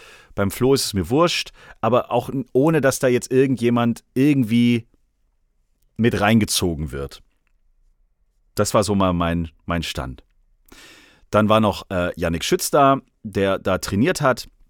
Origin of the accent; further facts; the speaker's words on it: Stuttgart, Baden-Württemberg, Germany; Also ich war ja noch nie, das muss man auch mal sagen, ich war als Stuttgarter noch nie